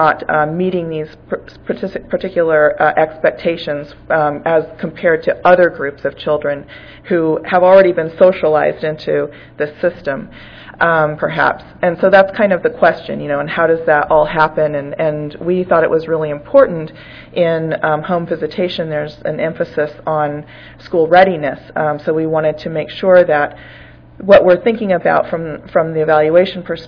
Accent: Fort Berthold, North Dakota, United States; from Fort Berthold, North Dakota

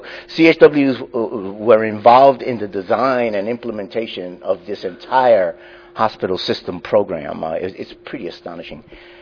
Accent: New York, United States; I hail from New York, and in New York, we're addressing the challenges of health reform

